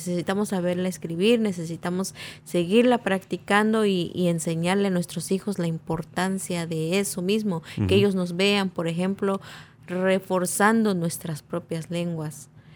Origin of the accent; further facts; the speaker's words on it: Chiapas, Mexico; first language Tzeltal; Spanish is a second language; now in United States; Sí, yo soy nativa tzeltal. Yo nací en un pueblo tzeltal, pero porque toda la vida crecí con niños tzotziles, la comunidad tzotzil a un lado, pues crecemos oyendo las diferentes lenguas.